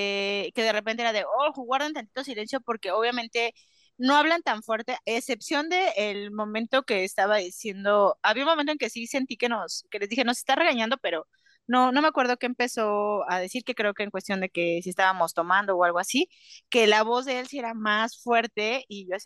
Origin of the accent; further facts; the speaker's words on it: Mexico; ya sabrán cómo somos las mexicanas